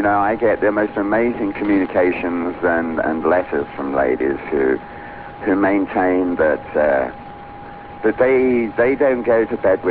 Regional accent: London, United Kingdom; I grew up in London, in England.

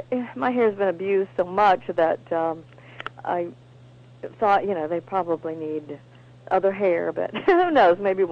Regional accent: Paintsville, Kentucky, United States; born there; I was born in Paintsville, Kentucky, and I was just back there recently for Apple Day Festival

